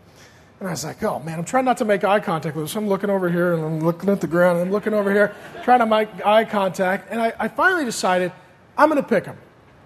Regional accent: SeaTac, Washington, United States; I grew up mainly around SeaTac, but before that, when I was real little, we lived in a neighborhood closer to White Center.

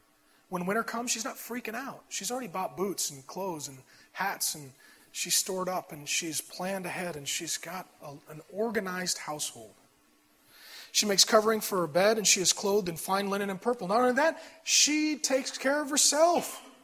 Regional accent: SeaTac, Washington, United States; I grew up in SeaTac behind the Deja Vu. If you've been there, repent to God. And in my neighborhood, looking back, I was the only kid that I knew that had a father.

